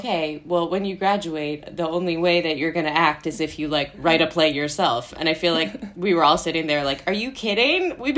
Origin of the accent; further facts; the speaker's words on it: Brooklyn, New York, United States; I was born and raised in Park Slope, Brooklyn, where I went to the Berklee Carroll School for most of my life.